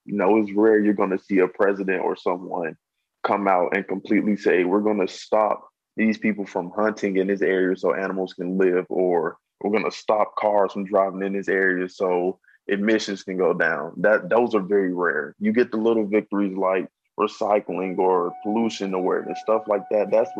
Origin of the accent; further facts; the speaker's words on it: Clarksdale, Mississippi, United States; now in Georgia, United States; I'm 18 years old. I'm from Clarksdale, Mississippi, but I currently live in Georgia.